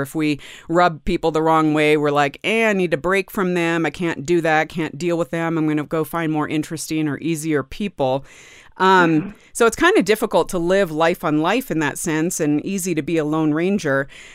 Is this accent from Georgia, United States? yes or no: no; San Jose, California, United States; also born or lived in Mountain View; now in Colorado, United States; That is my home. I grew up in San Jose in Mountain View, so you are in my stomping grounds.